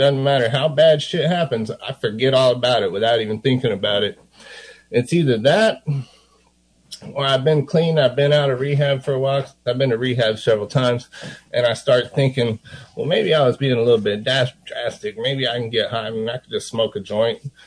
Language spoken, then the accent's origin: English; Austin, Texas, United States; I stepped out of the car, the same house I grew up in Travis Heights